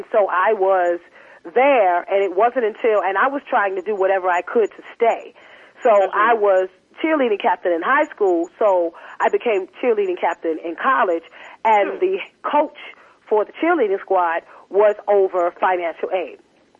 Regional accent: Teaneck, New Jersey, United States; also born or lived in Brooklyn; now in Atlanta, United States; Like, I was born in Brooklyn, raised in Teaneck, New Jersey.

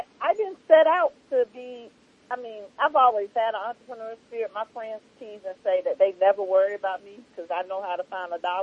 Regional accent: Florida, United States; now in Houston, United States; No, I'm from Florida, but I live in Houston.

